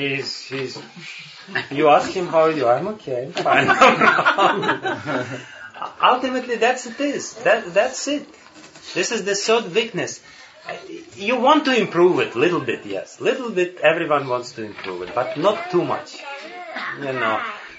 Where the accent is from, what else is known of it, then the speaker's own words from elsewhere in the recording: Tashkent, Uzbekistan; English is a second language; moved away; also born or lived in Sweden; I'm from Tashkent, which is Uzbekistan, and it's a south kind of place with a lot of energy there and a lot of, you know, smells and everything.